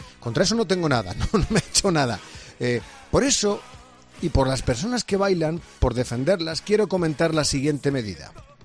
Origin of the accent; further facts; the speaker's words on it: Madrid, Community of Madrid, Spain; Mira, yo soy de Madrid. Mis padres de Madrid. Tres de mis cuatro abuelos de Madrid.